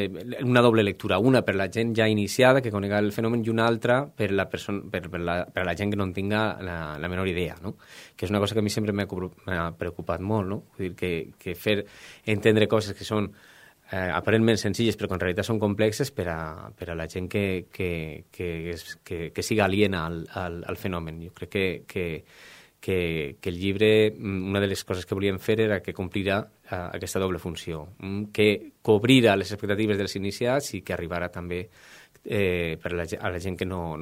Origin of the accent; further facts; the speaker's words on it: Catarroja, Valencian Community, Spain; born there; vaig néixer a Catarroja el 1968